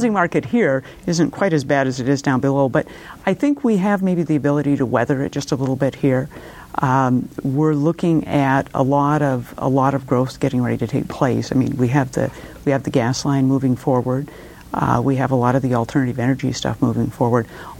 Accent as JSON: {"language": "English", "region": "Alaska", "country": "United States", "tie": "born or raised there", "said": "I'm running for the State House, Lower Hillside, District 30. I was born and raised in Alaska. My family has been here for the last four generations."}